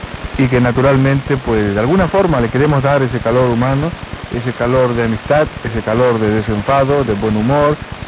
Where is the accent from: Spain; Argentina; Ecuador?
Spain; He pagado todos mis impuestos como buen ciudadano español.